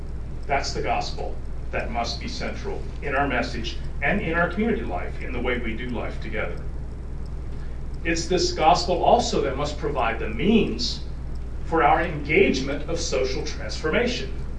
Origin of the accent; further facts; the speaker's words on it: Stuarts Draft, Virginia, United States; now in Rockingham County, United States; And I grew up in Stuart Strath, surrounded by Virginia Conference churches